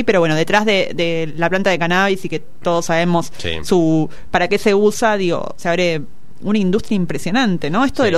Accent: Buenos Aires Province, Argentina; vamos a cruzarnos a nuestra provincia de Buenos Aires, porque somos ambos bonaerenses

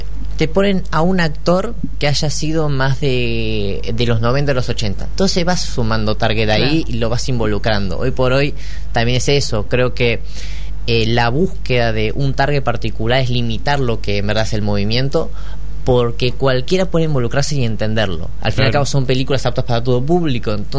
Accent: Argentina; somos argentinos

